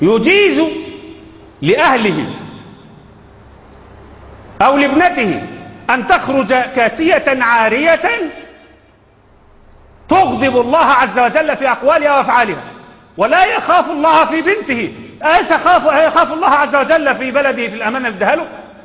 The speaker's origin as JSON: {"language": "Arabic", "country": "Egypt", "said": "في موضوع إشكالية ما يحدث في البلاد العربية خصوصا عندنا في مصر"}